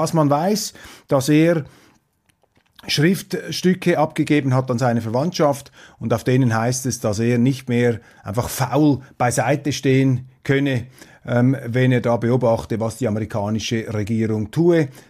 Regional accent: Switzerland; Und wir bilden uns als Schweizer ein, dass hier eben auch der wahlverwandtschaftliche, geistige Befruchtungsprozess hier zwischen den beiden Ländern besonders intensiv läuft.

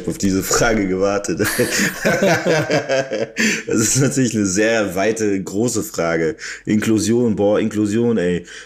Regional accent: North Rhine-Westphalia, Germany; ich bin im Münsterland aufgewachsen. Das ist halt ein recht kleines Kaff

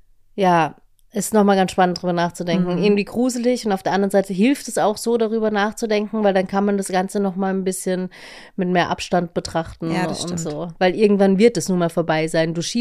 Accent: Vienna, Austria; bei uns in Wien

